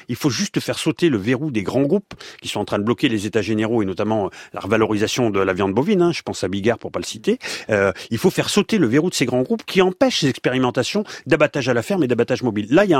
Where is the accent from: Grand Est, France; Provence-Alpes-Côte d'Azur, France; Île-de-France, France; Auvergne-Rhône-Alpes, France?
Auvergne-Rhône-Alpes, France; Saint-Étienne; Moi je suis de Saint-Etienne